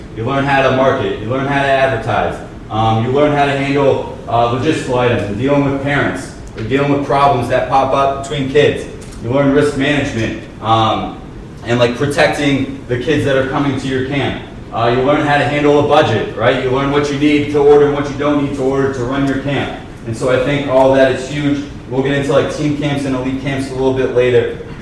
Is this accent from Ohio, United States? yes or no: no; San Francisco, California, United States; also born or lived in North Jersey / South Jersey; I grew up in the Bay Area, San Francisco. I lived in North Jersey before that. I lived in South Jersey after that.